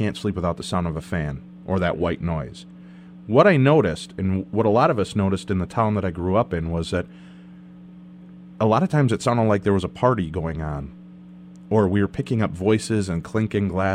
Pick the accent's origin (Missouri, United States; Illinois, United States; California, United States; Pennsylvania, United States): Illinois, United States; Medina; I grew up in Medina, Illinois, which is right across the street from the Medina Golf Course, which is huge.